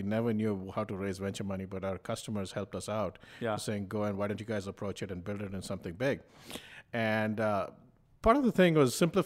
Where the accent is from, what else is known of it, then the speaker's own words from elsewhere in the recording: India; moved away as an adult; now in United States; I grew up in India, graduated from Delhi College of Engineering.